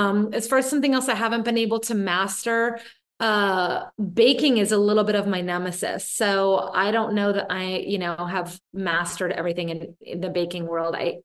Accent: Sebastopol, California, United States; So I grew up in Sebastopol, which is 6,000 people. Literally at that point, there was one stoplight. It's in Sonoma County in the Bay Area.

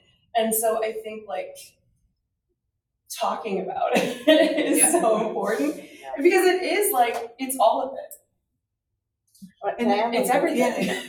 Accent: Midwest, United States; I'm from the Midwest, and I have the conversation all the time, like, is it generational? Is it regional?

